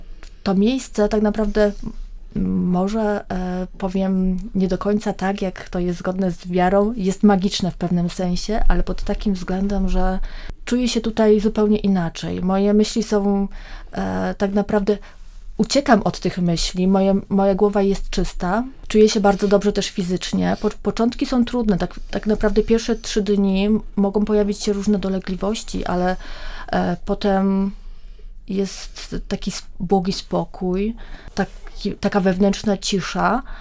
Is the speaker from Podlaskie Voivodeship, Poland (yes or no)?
no; Wrocław, Lower Silesian Voivodeship, Poland; ja przyjechałam z Wrocławia.